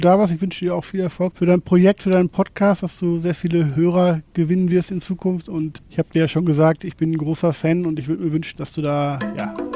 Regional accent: Rosenheim, Bavaria, Germany; also ich komme aus Rosenheim und da ist es schon erschreckend zu sehen, jeder zweite Laden steht da leer

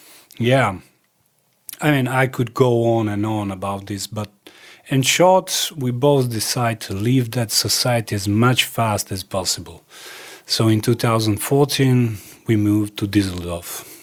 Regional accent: Zadar, Zadar County, Croatia; moved away; also born or lived in Serbia; I grew up in Zadar. That's in Croatia, in the Adriatic coast. I lived there until civil war began. In 1991, I moved about 35 kilometers further to a small village in Dalmatia called Kula Atlagić.

